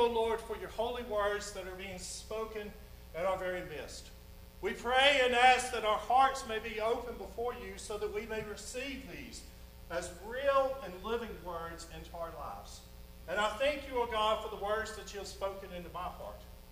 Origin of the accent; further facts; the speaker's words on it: Tarrant, Alabama, United States; I grew up in Tarrant City. That's where I'm from. And Tarrant, if you're not all that familiar with Tarrant City, it's right off of Highway 79, a little bit north of the airport.